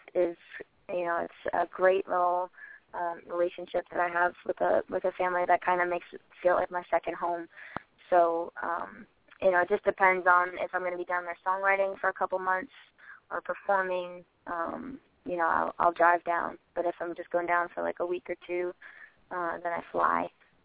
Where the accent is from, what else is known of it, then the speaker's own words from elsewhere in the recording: New England, United States; Well, I'm from New England, so I love seafood, any sort of seafood. And it makes it a little difficult when I'm in Nashville because it's not quite the same down there.